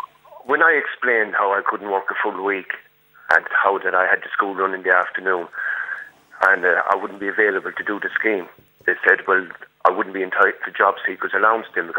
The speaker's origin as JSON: {"language": "English", "town": "Limerick", "region": "Munster", "country": "Ireland", "said": "In a village here in County Limerick. I'm from Limerick City myself, but we bought a house out here in 2007."}